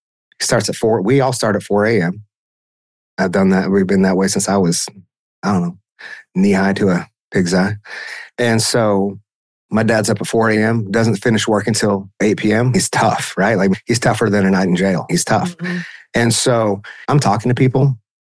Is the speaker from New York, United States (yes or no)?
no; Oklahoma, United States; People are like, where are you from … I'm like, certainly not Texas. Let's just get that straight right now. I'm from Oklahoma.